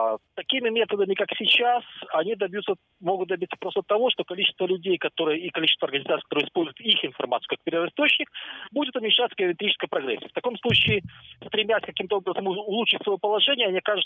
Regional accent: Belarus; moved away as an adult; я думаю, с того момента, как я уехал из Беларуси, то есть лет 10 как минимум.

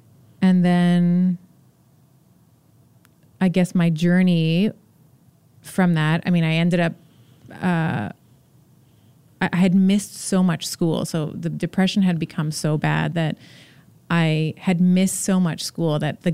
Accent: Montreal, Quebec, Canada; I mean, we grew up in Montreal.

